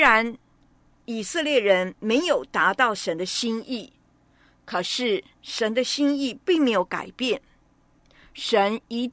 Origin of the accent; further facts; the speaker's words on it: China; 我们中国古代的皇帝都自称为天子